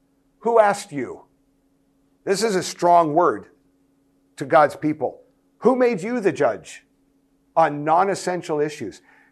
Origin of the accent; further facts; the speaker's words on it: United States; A lot of fights in my home country, USA right now, about different skin colors.